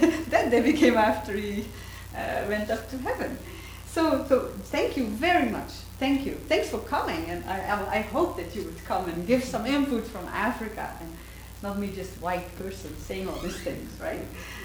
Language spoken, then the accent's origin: English; Netherlands; I grew up in the Netherlands in a fiercely Calvinist village